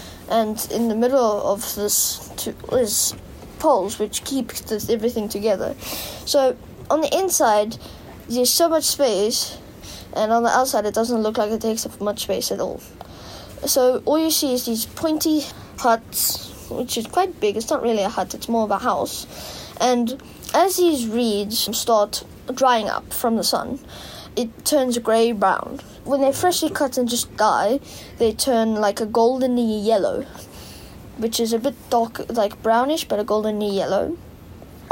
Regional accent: Somerset West, Western Cape, South Africa; Somerset West. But my outdoors part of my life was probably at San Sebastian.

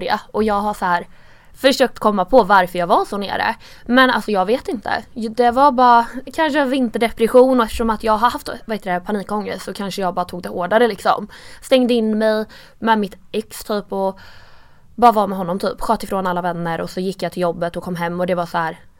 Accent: Karlskoga, Örebro County, Sweden; Jag kommer från Karlskoga. Jag är uppväxt där och bott där hela mitt liv. Jag flyttade till Degerfors, en mindre byhåla, ett år, men det räknas inte.

